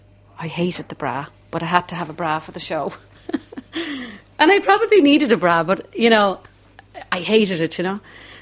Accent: Dublin, Leinster, Ireland; accent: Dublin; because I think she thought my accent was a bit too strong. My Dublin accent wasn't really.

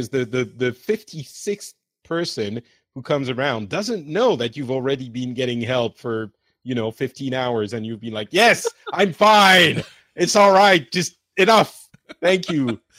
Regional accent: Finland; I am from Finland.

